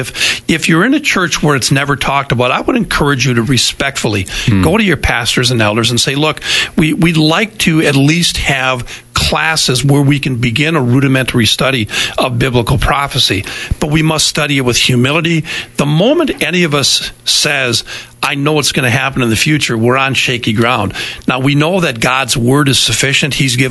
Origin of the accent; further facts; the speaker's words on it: Green Bay, Wisconsin, United States; born there; I had no choice. I was born in Green Bay. I think I'll be born in Pulaski instead.